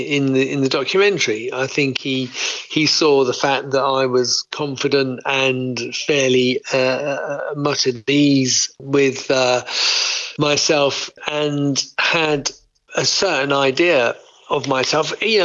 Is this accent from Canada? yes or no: no; England, United Kingdom; I grew up as, you know … with an absolute concrete notion of being English